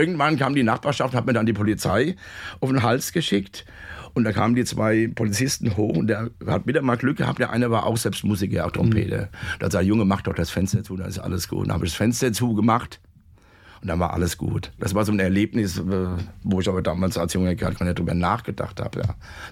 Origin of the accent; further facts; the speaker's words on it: Roggenberg, Germany; Da gab es früher in Roggenberg, wo ich herkomme, mein Geburtsort, gab es einen Posaunenchor.